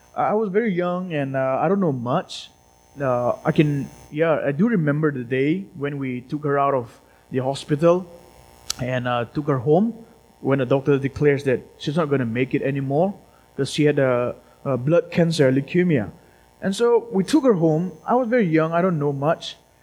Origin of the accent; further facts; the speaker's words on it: India; And I look at, I'm from India